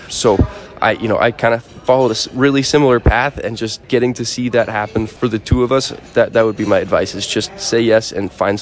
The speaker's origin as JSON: {"language": "English", "town": "Denver", "region": "Colorado", "country": "United States", "tie": "born or raised there", "said": "I'm from Colorado. I go to Northeastern Junior College, which is a little ag school out in Northeast Colorado."}